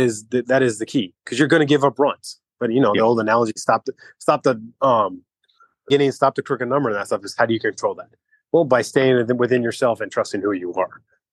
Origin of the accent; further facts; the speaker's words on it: California, United States; unfortunately with growing up in California, it wasn't as big back then